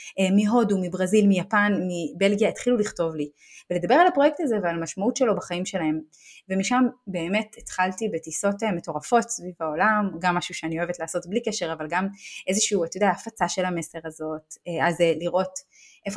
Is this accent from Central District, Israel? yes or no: no; Haifa, Haifa District, Israel; אז יש את הקרקע של העץ, שזה, אתה יודע, חיפה, איפה שגדלתי, ישראל וכו וכו